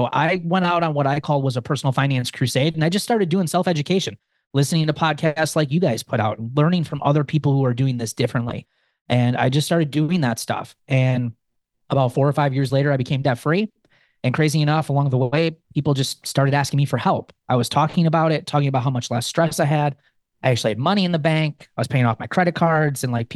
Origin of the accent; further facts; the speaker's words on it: Wisconsin, United States; I am born and raised in the southeast corner of Wisconsin. I've lived here my whole life.